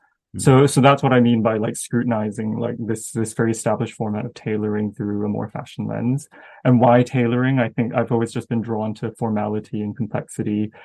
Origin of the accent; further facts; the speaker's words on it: Malaysia; obviously growing up in Malaysia.